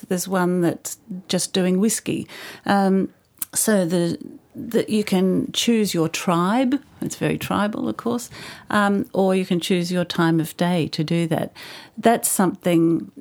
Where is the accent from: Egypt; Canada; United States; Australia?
Australia; Melbourne, Victoria; because, of course, I grew up in Melbourne